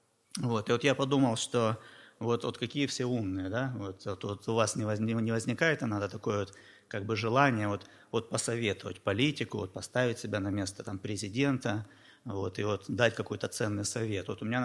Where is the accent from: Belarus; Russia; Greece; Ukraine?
Ukraine; Mariupol, Donetsk Oblast; Как вы знаете, я насчет с Украины, причем не просто с Украины, а именно с Донецкой области, из города Мариуполя, что на самом юге Донецкой области.